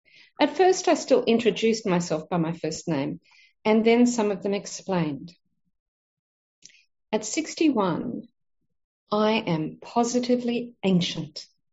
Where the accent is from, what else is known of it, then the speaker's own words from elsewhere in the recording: Australia; I am 61 years young. Being an Aussie, I prefer to be called by my first name